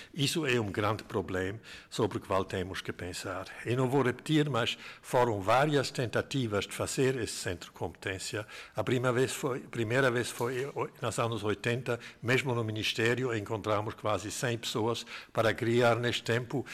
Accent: Germany; Portuguese is a second language; now in Portugal; meu português não está perfeito, eu sou alemão de origem, mas já tenho 60 anos de contactos a Portugal

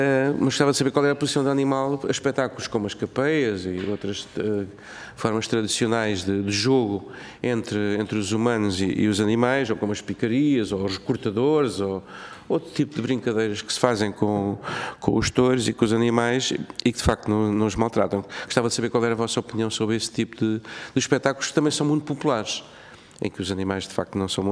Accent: Santarém, Portugal; sou do Distrito de Santarém, à semelhança do nosso Presidente em exercício

